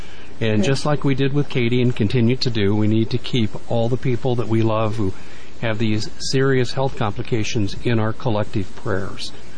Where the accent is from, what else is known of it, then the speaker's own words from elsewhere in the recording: Aurora, Colorado, United States; I grew up near the Aurora Mall. I grew up a mile and a half away from the Aurora Mall.